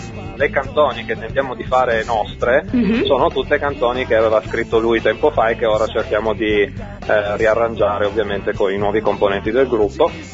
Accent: Piedmont, Italy; Poi avremo altri concerti poi dopo, però dalle nostre parti, quindi non so quanti ascoltatori verranno fin su da noi.

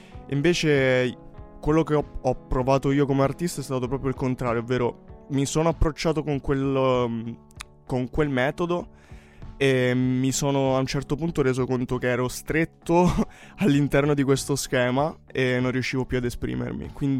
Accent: Rome, Lazio, Italy; accent: Roman; now in Turin, Italy; io prima di venire a Torino, io sono di Roma, quindi se sentite il mio accento strano è per questo.

